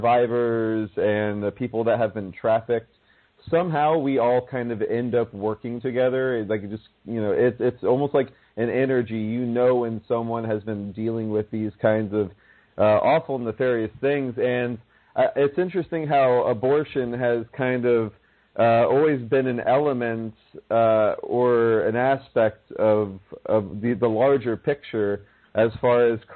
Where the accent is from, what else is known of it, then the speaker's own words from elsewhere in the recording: Miami, Florida, United States; I mean, my background was, I grew up in Miami, and it's shenanigans down there.